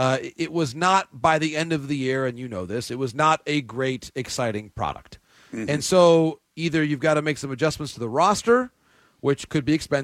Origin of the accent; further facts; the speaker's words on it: Michigan, United States; also born or lived in Seattle; growing up in Michigan in a small town, I didn't really have a full global appreciation for what baseball is